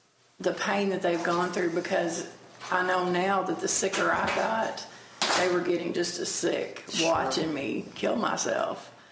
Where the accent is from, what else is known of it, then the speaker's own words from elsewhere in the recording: Owensboro, Kentucky, United States; I'm from Owensboro, and Owensboro, Kentucky. And I knew from the very beginning when I was a child that something wasn't quite right.